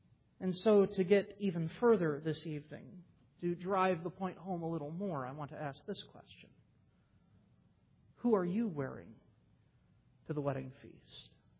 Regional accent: United States; And I don't know about you, even just being an American

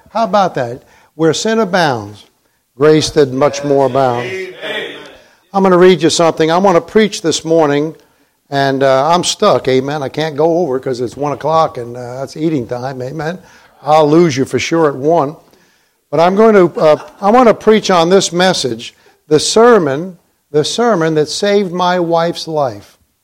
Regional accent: New York City, New York, United States; And I'm from the North. I'm from New York City. And I'm a ex-Catholic.

